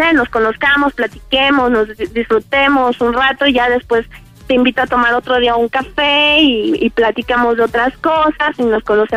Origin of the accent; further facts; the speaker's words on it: Mexico City, Mexico; Yo soy de aquí del Distrito Federal, pero la fiesta la vamos a hacer en Tepoztlán.